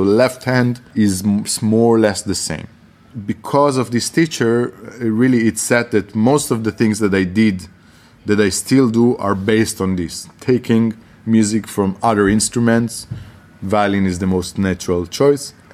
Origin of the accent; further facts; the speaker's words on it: Israel; English is a second language; also born or lived in Italy; In my 20s, I lived in Italy. I studied there. I stayed there for 8 years. I'm Israeli, so I was born and brought up in Israel. I still consider Israel my home.